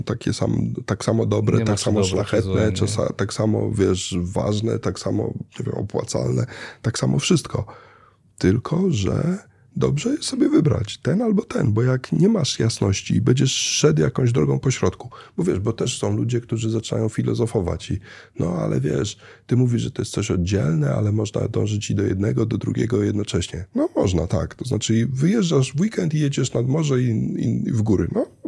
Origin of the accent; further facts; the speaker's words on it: Łódź, Łódź Voivodeship, Poland; born there; Ja urodziłem się w Łodzi, miałem rodzinę